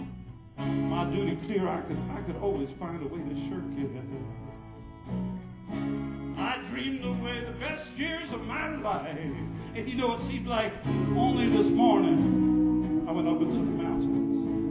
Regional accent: United States; I was raised in the United States where we had something called habeas corpus that set us apart from police states.

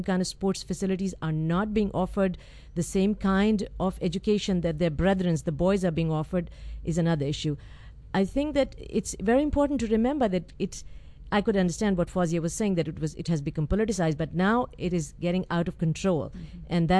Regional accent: Peshawar, Khyber Pakhtunkhwa, Pakistan; Growing up in Peshawar where the hijab was very much part of the culture

